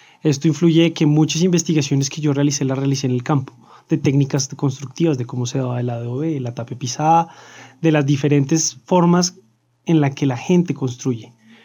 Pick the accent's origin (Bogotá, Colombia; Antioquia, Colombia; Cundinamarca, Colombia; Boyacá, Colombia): Boyacá, Colombia; Tunja; also born or lived in Chiquinquirá; yo soy boyacense, yo nací en un municipio de Boyacá que se llama Chiquinquirá